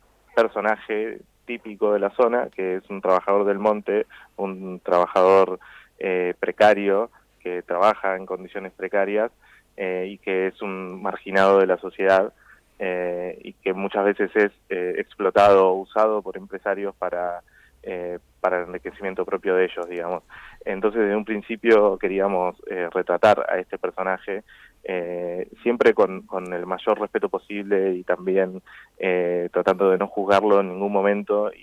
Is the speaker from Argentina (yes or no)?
yes; Santo Tomé, Argentina; now in Buenos Aires, Argentina; ahora mismo estoy en un colectivo yendo para Santo Tomé. Así que sí, soy de Santo Tomé y estoy viviendo en Buenos Aires ya hace un tiempo.